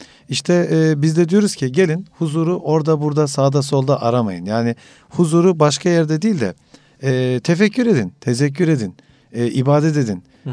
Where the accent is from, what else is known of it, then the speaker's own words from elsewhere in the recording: Ünye, Ordu, Turkey; Mesela efendim ben Ünyeliyim. Mesela fındık topluyoruz biz.